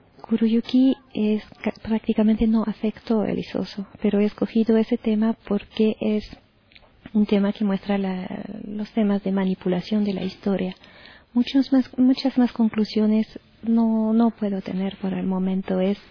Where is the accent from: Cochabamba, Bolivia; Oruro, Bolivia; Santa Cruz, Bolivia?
Santa Cruz, Bolivia; así como venimos de Santa Cruz a contarles cosas, sería bien que los de La Paz también vayan a Santa Cruz